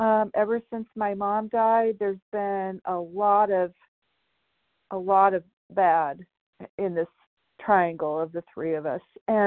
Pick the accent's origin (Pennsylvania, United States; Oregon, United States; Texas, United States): Oregon, United States; Hi, good morning. Thank you. This is … from Oregon.